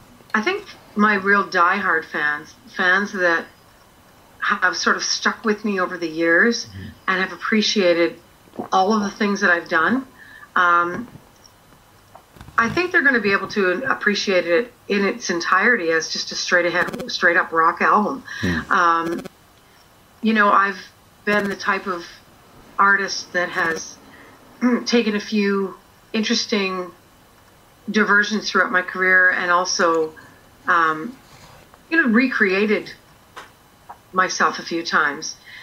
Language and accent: English; Canada; we're concentrating on Canada first because this is my home country.